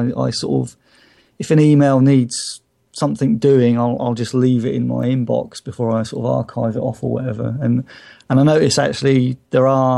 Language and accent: English; South East England, United Kingdom; accent: Hampshire; And maybe it just doesn't understand my Hampshire accent.